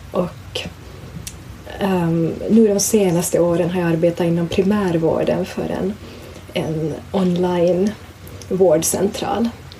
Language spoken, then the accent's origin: Swedish; Vaasa, Ostrobothnia, Finland; Och jag föddes upp i Finland i en medelstor stad i Vasa.